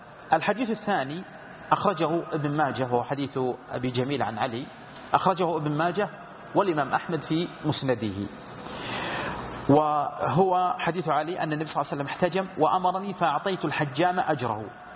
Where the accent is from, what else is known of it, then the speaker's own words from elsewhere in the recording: Saudi Arabia; اللجنة الدائمة عندنا في السعودية